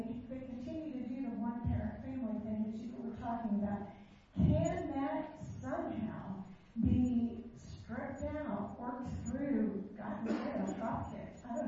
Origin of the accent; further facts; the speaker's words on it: Centerview, Missouri, United States; I'm from Centerview, Missouri.